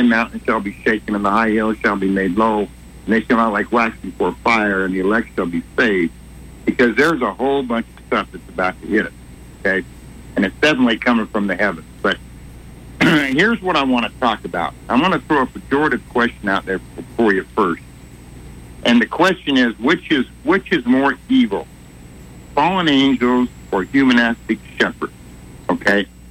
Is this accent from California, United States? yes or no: no; Idaho, United States; I grew up in Idaho, and I spent every summer for about 10 to 12 years in Island Park, which bordered West Yellowstone, which bordered Yellowstone National Park.